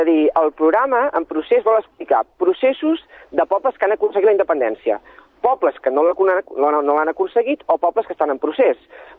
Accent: Sabadell, Catalonia, Spain; born there; now in Vilanova del Vallès, Spain; jo visc a Vilanova del Vallès, jo soc nascut a Sabadell i diguem que maternament soc de Sabadell, val? Però jo soc de, també visc a Vilanova del Vallès, que és el Vallès Oriental

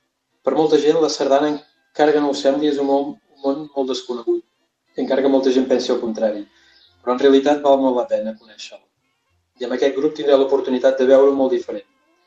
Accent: Santa Eulàlia de Riuprim, Catalonia, Spain; Tinc 57 anys. Sóc de Santa Eulàlia de Riuprim, comarca d'Osona.

